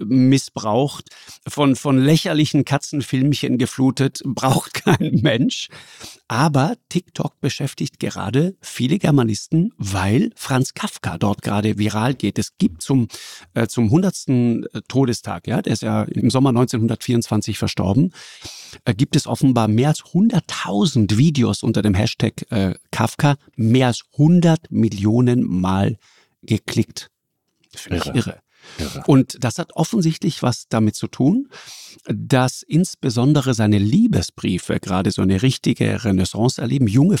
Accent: Tyrol, Austria; Mit dem hat man als Tiroler echt ein Hühnchen zu rupfen.

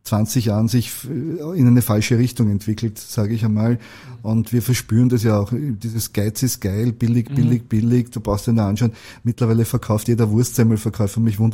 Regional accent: Austria; Weil Österreich natürlich meine Heimat ist und ich mich sehr dem Land verbunden fühle

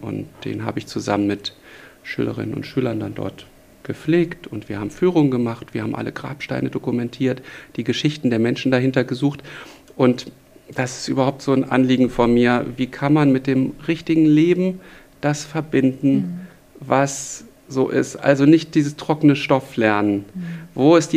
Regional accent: Braunschweig, Lower Saxony, Germany; also born or lived in United States; Ich habe mein Abitur auf der Waldorfschule gemacht und das in Braunschweig.

